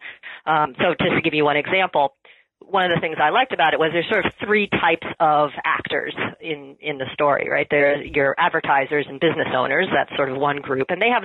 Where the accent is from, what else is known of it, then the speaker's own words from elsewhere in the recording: Massachusetts, United States; born there; Well, I was born in Massachusetts. I went to Bryn Mawr as an undergraduate.